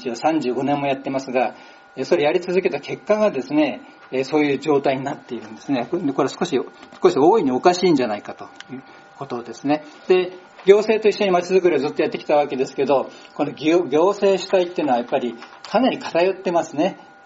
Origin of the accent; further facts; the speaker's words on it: Mito, Ibaraki, Japan; ずっと水戸で生まれ育ちました。